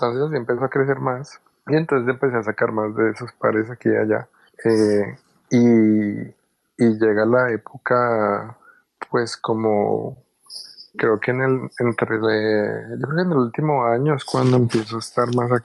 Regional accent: Colombia; yo soy colombiano.

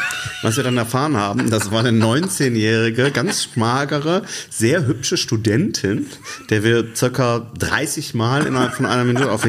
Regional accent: Baden-Württemberg, Germany; ja, ich komm aus Baden-Württemberg.

